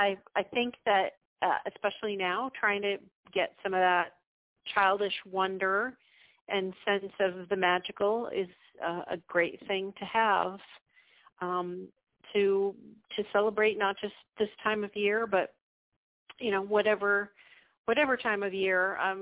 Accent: Seattle, Washington, United States; As a kid, I grew up in Seattle. It was fairly rare that we got snow for Christmas.

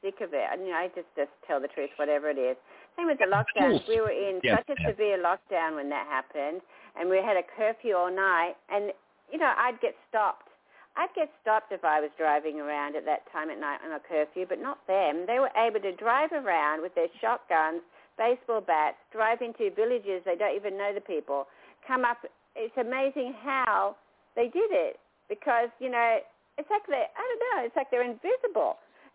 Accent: United Kingdom; because I'm originally from Britain

